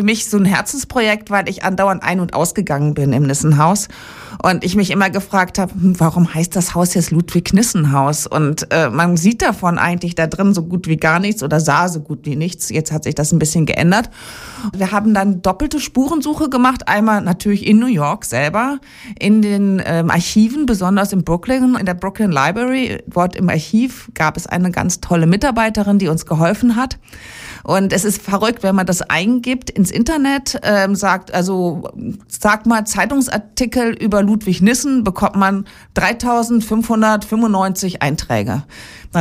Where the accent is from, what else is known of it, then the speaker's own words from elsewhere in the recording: Heide, Schleswig-Holstein, Germany; weil ich in Heide, in meiner Heimatstadt, gerne den Film als erstes präsentieren möchte.